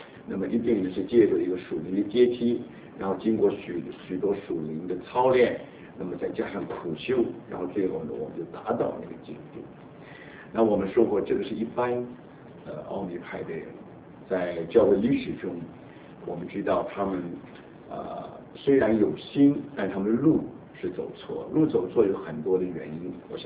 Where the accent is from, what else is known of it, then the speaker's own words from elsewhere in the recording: Taiwan; now in United States; 因为我是从台湾长大的